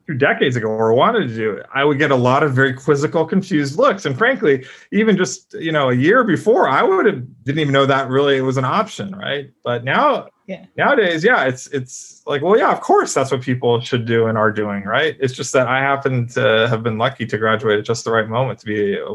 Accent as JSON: {"language": "English", "country": "United States", "tie": "born there", "said": "My mom worked out in like the rural areas of India, before I came here. I was born in the United States, but I heard stories about that."}